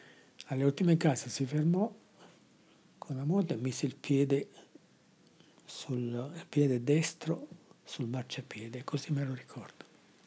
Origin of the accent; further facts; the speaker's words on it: Brattirò, Calabria, Italy; now in Milan, Italy; Poi per via dei bombardamenti, 41 diciamo, per via dei bombardamenti mi sono spostato in un paesino vicino a Tropea che si chiama Brattirò e che mi è rimasto nel cuore, come anche il suo dialetto.